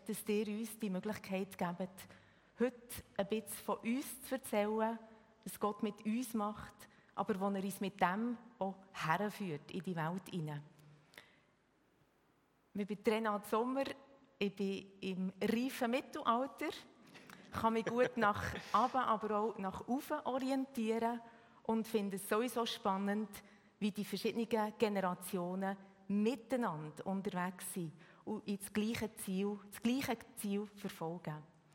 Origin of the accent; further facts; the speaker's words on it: Lyss, Bern, Switzerland; Wir kommen aus dem Kanton Bern. In Lys sind wir daheim.